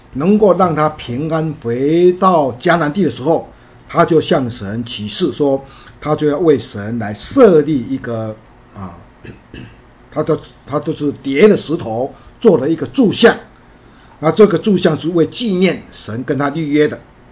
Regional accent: China; 这种讲法跟我们中国人的道家讲法很类似

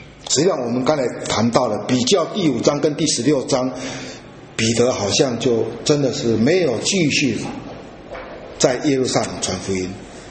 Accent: China; 这个在我们中国人东方人比较没有这样的用法，我们中国人大概没早期我们中国人是没有这种用法的。

